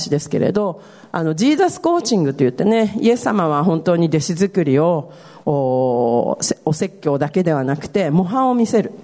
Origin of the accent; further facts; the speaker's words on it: Kyoto, Japan; まあ実家のあたりのね、京都の出身なので本当に古い建物がいっぱいあって、まあたくさんの外国人も来るし